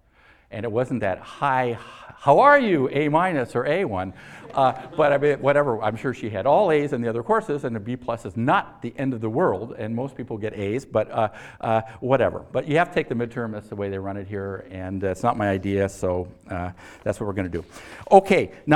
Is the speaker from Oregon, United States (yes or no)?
yes; Portland, Oregon, United States; I came from Portland, Oregon. I don't know if anyone came from Portland, Oregon, but that's where I'm from.